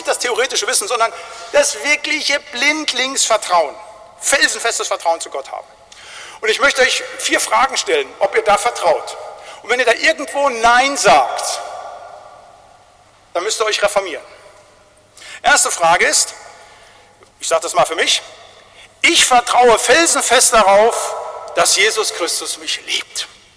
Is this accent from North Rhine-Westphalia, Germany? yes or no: yes; North Rhine-Westphalia, Germany; mit 20.000 Leuten bei uns in Wittgenstein, da war ich ein kleiner Pimpf